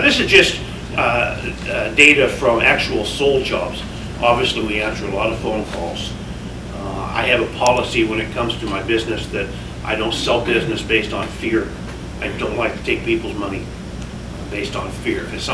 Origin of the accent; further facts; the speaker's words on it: Fairbanks, Alaska, United States; When I was a kid, growing up in Fairbanks, my dad was a plumber by trade.